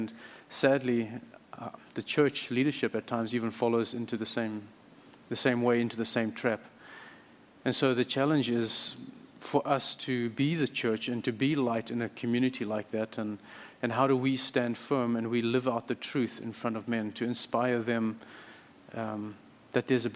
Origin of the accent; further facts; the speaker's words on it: Zimbabwe; my whole life I've lived under a dictatorship. I was born in Zimbabwe under Robert Mugabe's regime.